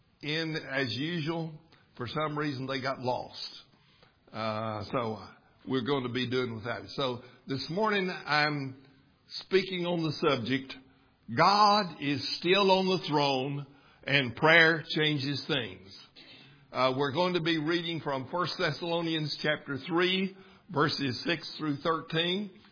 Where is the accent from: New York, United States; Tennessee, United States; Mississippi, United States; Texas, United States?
Texas, United States; I grew up in West Texas, about 200 miles west of here. Before there was television, but in my earliest days, from almost when I was born, we had the miracle of radio in our house.